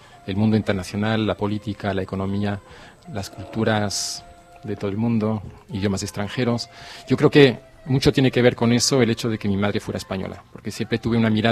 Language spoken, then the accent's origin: Spanish; Zurich, Switzerland; Originalmente era más bien español, de España, porque mi madre es española. En casa siempre hablamos español. Me crié en Suiza, pero en casa siempre hablamos español.